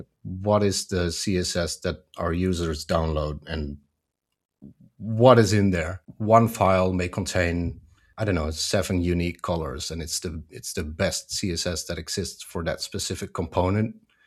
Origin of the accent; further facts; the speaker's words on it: Netherlands; I'm a developer from the Netherlands